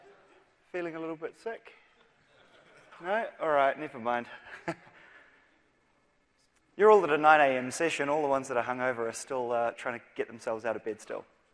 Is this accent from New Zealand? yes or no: yes; New Zealand; now in Seattle, United States; I'm a Kiwi on loan to Seattle. As you can tell, I probably don't sound like I'm from around here.